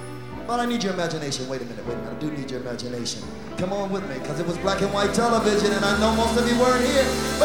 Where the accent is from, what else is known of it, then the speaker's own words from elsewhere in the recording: Midwest, United States; growing up in the Midwest, you hear a lot of pop radio.